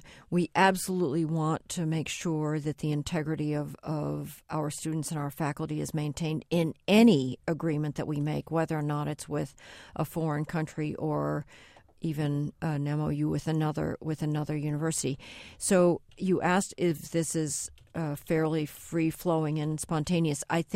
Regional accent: New Jersey, United States; being the only Chinese family in the community that I grew up in New Jersey

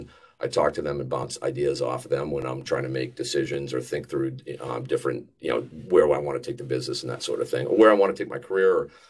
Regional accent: New Hampshire, United States; moved away as an adult; now in New York City, United States; I did a little bit of that. I grew up in New Hampshire. I moved to New York City to take a sales job.

